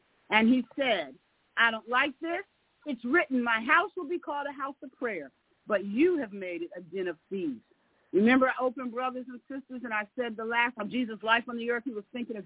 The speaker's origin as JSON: {"language": "English", "country": "United States", "tie": "born or raised there", "said": "I knew where I grew up in America, we used to have little city centers."}